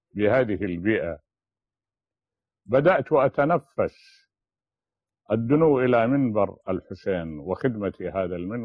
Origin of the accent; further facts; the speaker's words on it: Najaf, Najaf Governorate, Iraq; born there; ولدت بالنجف الأشرف من العراق، وذلك في عام 1928 بعد 1900،